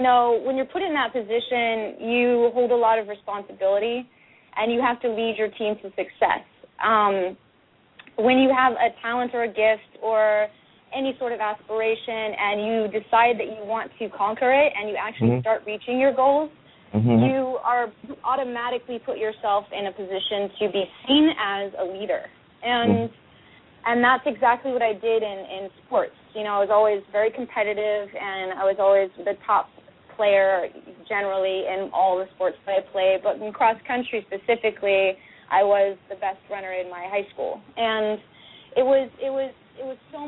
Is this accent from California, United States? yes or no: yes; California, United States; And then I grew up in San Ynez Valley, which is picturesque and serene and a great place for kids to grow up